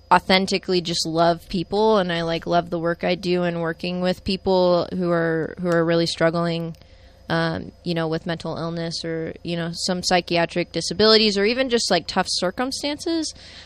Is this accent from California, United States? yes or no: yes; Novato, California, United States; So I grew up in Novato, and I wouldn't say Novato is like a particularly, you know, like, for lack of better words, like kind of bigoted town or anything like that.